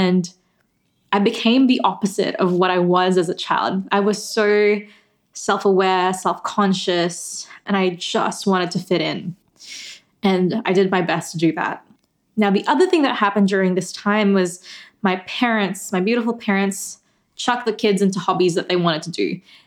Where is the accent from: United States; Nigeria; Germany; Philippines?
Philippines; born there; So I was born in the Philippines. I'm currently 26 years old. I was born in 1995.